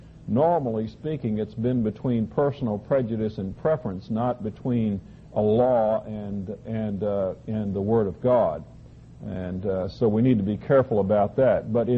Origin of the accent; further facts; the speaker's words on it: Virginia, United States; When I grew up in Virginia, everybody went to summer school.